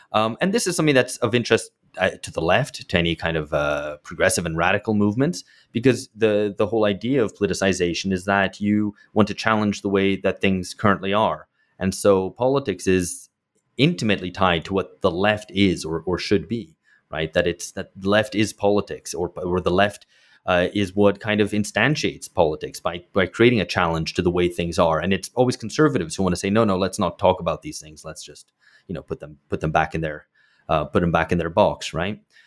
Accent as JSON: {"language": "English", "country": "United Kingdom", "tie": "born or raised there", "said": "And I grew up in Britain then."}